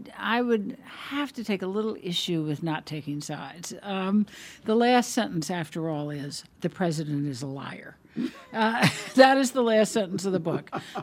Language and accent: English; New Orleans, Louisiana, United States; is a very, very common New Orleans name, and I'm from New Orleans.